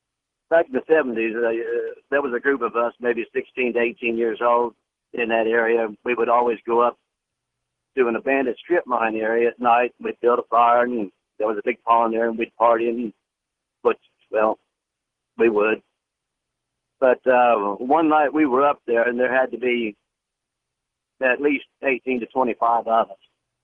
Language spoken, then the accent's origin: English; Gallipolis, Ohio, United States; I was born and raised in Gallia County, Ohio, Gallup Bluffs, which sits right across the river from Henderson and Point Pleasant.